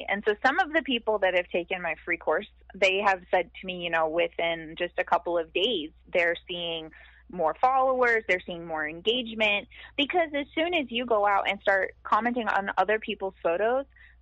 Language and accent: English; Anchorage, Alaska, United States; now in Michigan, United States; I currently live in Michigan. Okay. We've been here for just over a year. And I'm actually from Anchorage, Alaska.